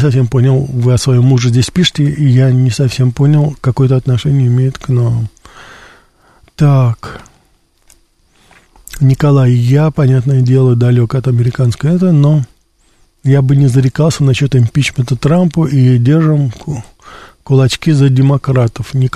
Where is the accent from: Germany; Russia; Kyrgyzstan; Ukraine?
Russia; по фамилии они не догадывались, что я из России, а по языку тоже они особо не могли догадаться.